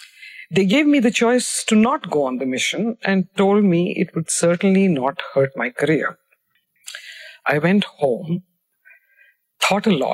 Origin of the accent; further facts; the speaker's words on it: Bihar, India; I grew up in Bihar, in India, where the role of women was quite rigidly defined by social and cultural norms.